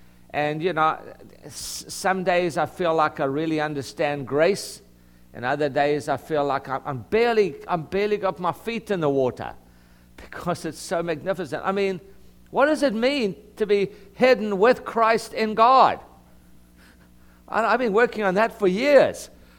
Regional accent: South Africa; I'm a father of boys, I'm a South African.

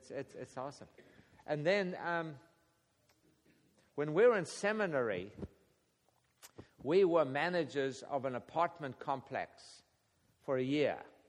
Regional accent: South Africa; And I'm from South Africa, so I put my South African stick in there.

